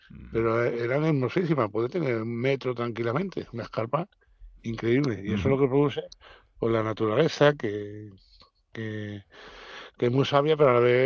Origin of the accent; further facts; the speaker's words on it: Isla Cristina, Andalusia, Spain; born there; yo nací en Isla Cristina, llevo muchos años